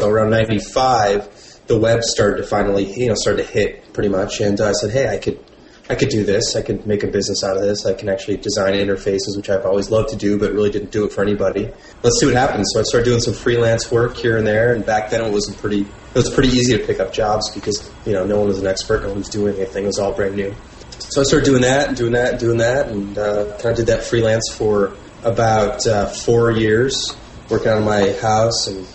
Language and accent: English; Chicago, Illinois, United States; I'm from Chicago. I live in Chicago now, too, so I'm kind of a Chicagoan.